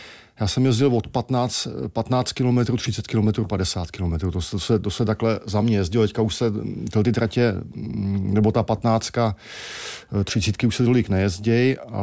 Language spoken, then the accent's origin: Czech; Orlické hory, Czechia; Já nevím, já jsem z Orlických hor